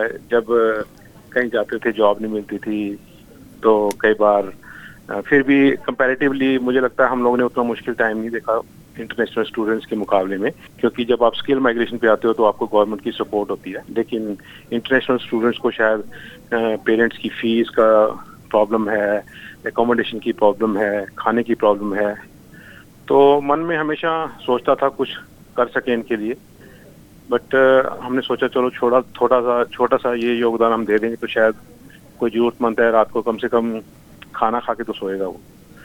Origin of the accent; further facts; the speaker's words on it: Ludhiana, Punjab, India; now in Australia; मैं पंजाब से हूँ, लुधियाना से, और मैं 1992 में ऑस्ट्रेलिया आया था स्किल माइग्रेशन के ऊपर।